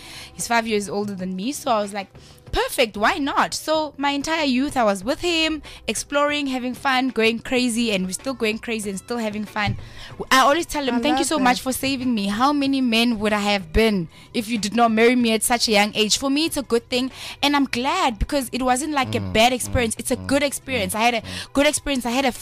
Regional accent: Mamelodi, Gauteng, South Africa; Look, we're from Mamelodi and the guys there.

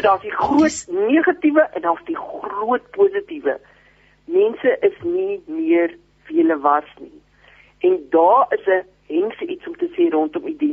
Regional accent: Namibia; ek kom van boere mense, ons kom van Namibia

